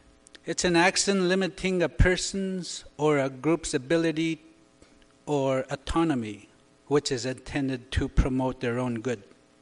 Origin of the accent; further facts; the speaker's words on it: Garden Hill, Manitoba, Canada; I was brought up in the Garden Hill, Manitoba, which is an isolated reserve in Manitoba. And that's where I grew up in the church, and my native elders, they taught me.